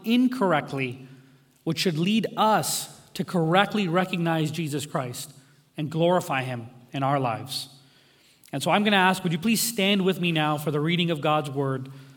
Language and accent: English; New Delhi, Delhi, India; born there